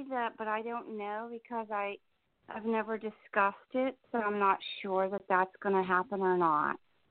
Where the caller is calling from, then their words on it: New Jersey, United States; I'm in New Jersey.